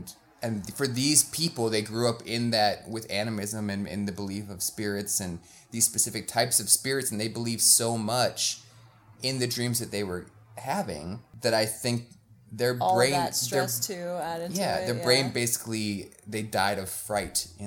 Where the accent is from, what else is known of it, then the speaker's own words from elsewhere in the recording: Chisago City, Minnesota, United States; I remember growing up in Chisago.